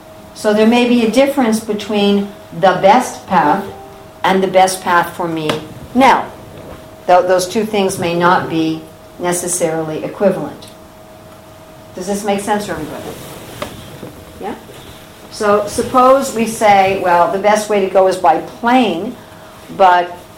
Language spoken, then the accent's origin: English; New York City, New York, United States; Just like I was born and raised in New York City, which is part of New York State.